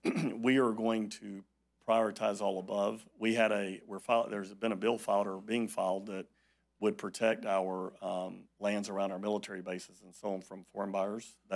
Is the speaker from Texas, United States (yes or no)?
no; Florida, United States; I'm an American and a Floridian.